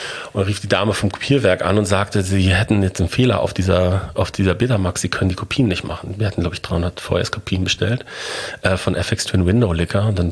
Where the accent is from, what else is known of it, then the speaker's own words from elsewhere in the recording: North Rhine-Westphalia, Germany; ich komme aus dem Ruhrgebiet